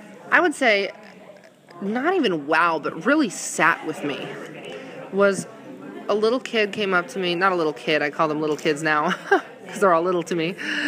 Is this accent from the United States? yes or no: yes; Clearwater, Florida, United States; like I'm from Clearwater, Florida, so I was a little bit of a beach bum.